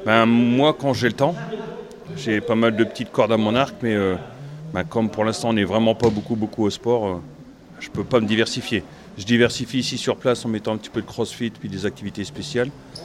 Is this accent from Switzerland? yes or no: no; Hauts-de-France, France